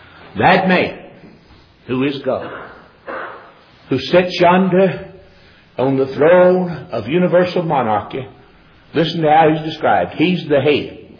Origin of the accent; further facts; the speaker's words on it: North Carolina, United States; now in Kentucky, United States; And you know, they think since I'm from North Carolina and now live in Kentucky, I'm dumber than a box of rocks.